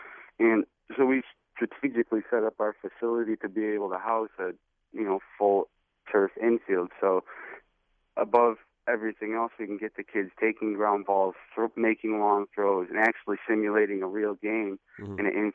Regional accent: Midland, Michigan, United States; Dan Killian is a guy that I grew up with in Midland.

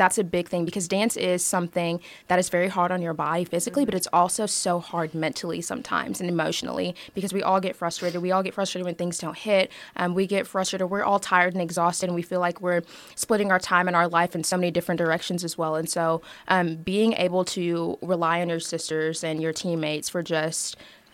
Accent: Benton, United States; But like Ellie said, I'm from Benton, and so I never really got the chance to basically go back into my elementary schools or my middle school or junior high

